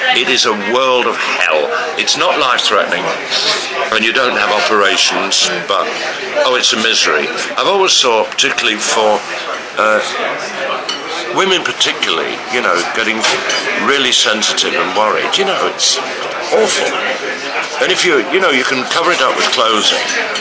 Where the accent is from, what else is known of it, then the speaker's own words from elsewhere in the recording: Leeds, Yorkshire and the Humber, United Kingdom; I was in my hometown